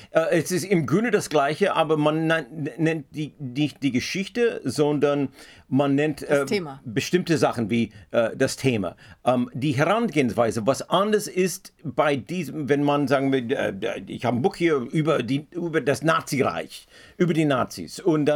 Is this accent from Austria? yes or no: no; United States; German is a second language; now in Germany; Ich bin ja ein Amerikaner, ich lebe hier seit 30 Jahren